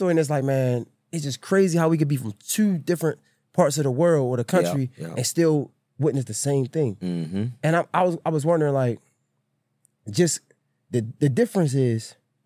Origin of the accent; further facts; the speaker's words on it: Baltimore, Maryland, United States; I'm from Baltimore, Maryland. You came up with two parents, good family, house. I came up in a project